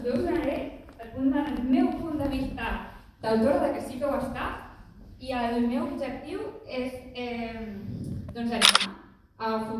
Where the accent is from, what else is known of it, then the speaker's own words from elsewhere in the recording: Olèrdola, Catalonia, Spain; also born or lived in Barcelona; vaig néixer a Barcelona l'any 96, però he viscut aquí a Olèrdola des dels 4 anys.